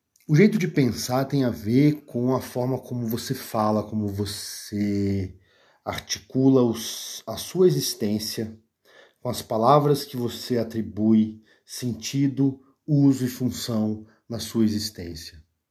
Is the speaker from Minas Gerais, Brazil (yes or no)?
yes; Minas Gerais, Brazil; accent: mineiro; eu consigo misturar um mineiro, um sotaque com gírias e forma de construção e articulação das palavras e do pensamento, que é de raiz mineira rural, com uma formação acadêmica.